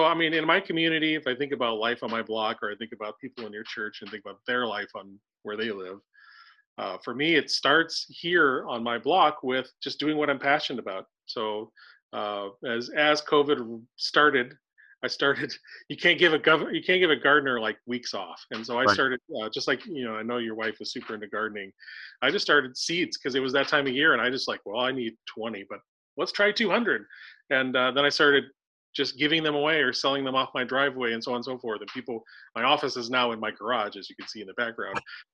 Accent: United States; particularly as an American who, you know, we love self-reliance and we love the idea that, hey, I earned everything.

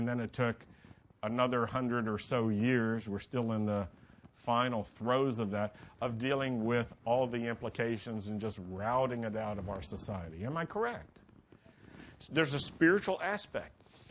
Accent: Virginia, United States; I grew up in Virginia, and do you know that in our textbooks, they wouldn't say Civil War?

